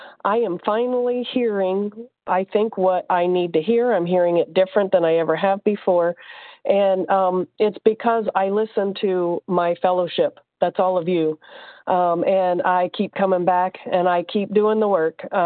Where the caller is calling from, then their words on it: Indiana, United States; I'm calling from Indiana.